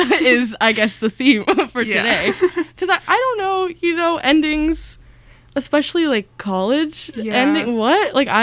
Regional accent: Portland, United States; But I was like, I'm from Portland.

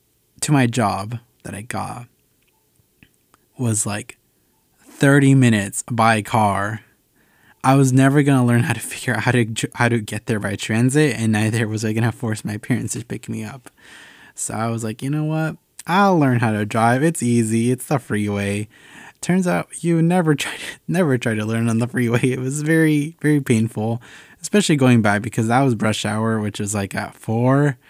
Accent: Seattle, Washington, United States; I'm from Seattle. So like the transit system is top-notch.

